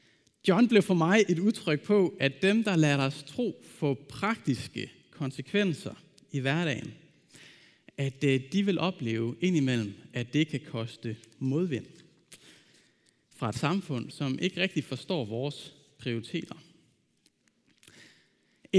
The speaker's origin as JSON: {"language": "Danish", "town": "Ølgod", "region": "Region of Southern Denmark", "country": "Denmark", "tie": "born or raised there", "said": "den menighed, jeg voksede op i Ølgod"}